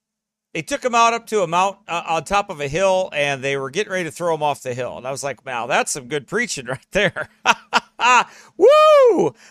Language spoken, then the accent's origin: English; Geneseo, Illinois, United States; not too far from there is my hometown of Geneseo, Illinois.